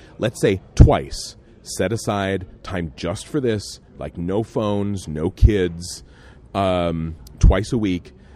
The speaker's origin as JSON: {"language": "English", "region": "Midwest", "country": "United States", "said": "It's because we're from the Midwest. I think it is a Midwestern thing"}